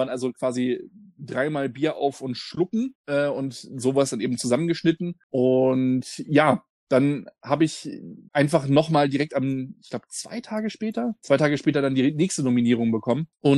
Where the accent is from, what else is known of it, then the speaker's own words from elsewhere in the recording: Northern Germany, Germany; Ich komme aus Norddeutschland, bei uns ist Anis, also ein Anis-Schnaps.